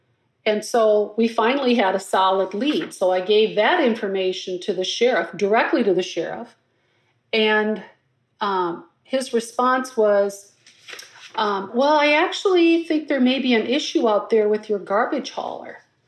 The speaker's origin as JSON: {"language": "English", "town": "Blooming Prairie", "region": "Minnesota", "country": "United States", "tie": "born or raised there", "said": "My hometown of Blooming Prairie, the funeral home is right almost on the edge of town."}